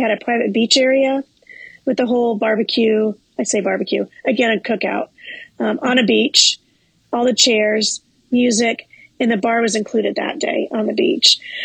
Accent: Midwest, United States; So I'm from the Midwest, and to me, barbecue is different than, so it's not like, it's a grill.

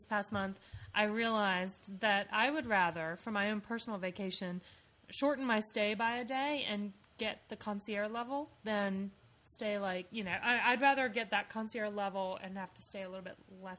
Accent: Myrtle Beach, South Carolina, United States; I mean, you know, I'm from Myrtle Beach.

